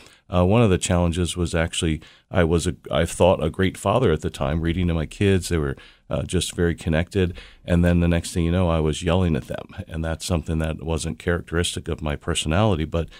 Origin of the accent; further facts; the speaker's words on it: Baltimore, Maryland, United States; I'm from Baltimore, Maryland, actually, right in Hamden. That's where I grew up.